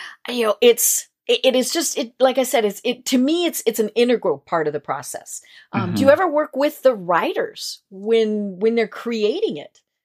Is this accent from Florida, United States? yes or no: no; Colorado, United States; Now, granted, I am from Colorado.